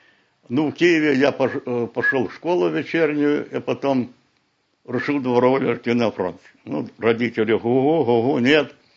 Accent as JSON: {"language": "Russian", "town": "Krasnodar", "region": "Krasnodar Krai", "country": "Russia", "tie": "born there", "said": "Родился город Краснодар, сам кубанский казак, кстати. Родился в Краснодаре в 1927 году. Война, когда началась война, в 41 году мне было 14 лет. Я 27 года рождения."}